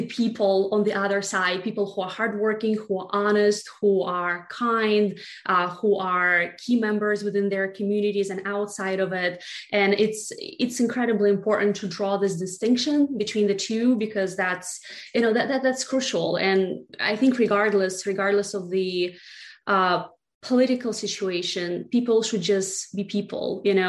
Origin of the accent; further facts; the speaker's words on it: Russia; moved away as an adult; now in United States; I do consider myself Russian because I was born in Russia, I was raised in Russia, and I came to the US you know, when I was 19.